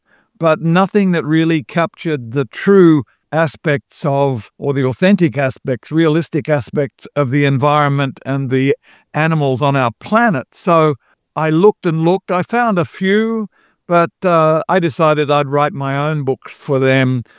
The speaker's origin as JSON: {"language": "English", "country": "Australia", "lives_now": "Davis, United States", "said": "I'm actually Australian, but I'm actually speaking to you today from my home in California. So, I'm still in the town where the University of California at Davis is located."}